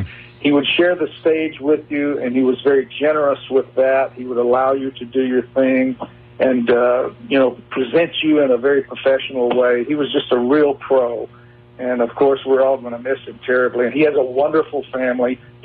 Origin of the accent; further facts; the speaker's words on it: the South, United States; I think being a Southerner, that's kind of why I fell in love with these guys.